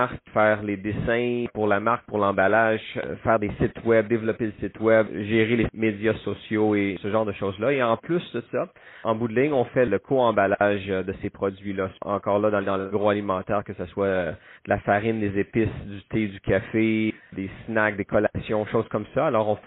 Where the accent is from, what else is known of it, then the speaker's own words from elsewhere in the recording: Quebec, Canada; Oui, je viens du Québec moi-même. J'ai beaucoup de famille là-bas